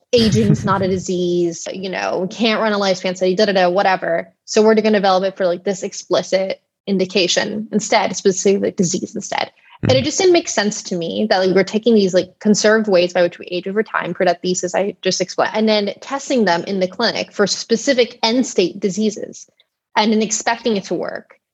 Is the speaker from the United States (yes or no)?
yes; Texas, United States; I guess to give a little bit of context, I grew up in Texas.